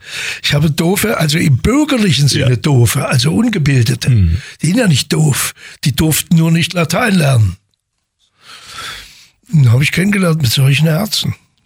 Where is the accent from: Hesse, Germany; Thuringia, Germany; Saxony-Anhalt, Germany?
Thuringia, Germany; Weimar; moved away as an adult; Da bin ich mit 18 Jahren getürmt, weil die mich auch nicht machten. Kleinstadt in der DDR, nur Rentner, bin ich weg und bin mit 60 wiedergekommen.